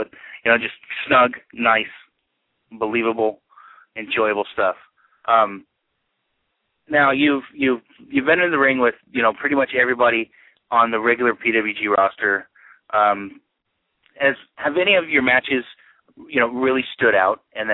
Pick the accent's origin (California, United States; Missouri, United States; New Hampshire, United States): California, United States; San Francisco; And I grew up here in San Francisco